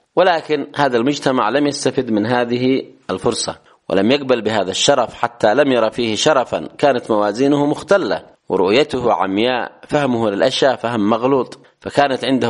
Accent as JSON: {"language": "Arabic", "country": "Yemen", "said": "بالنسبة لنا كيمنيين"}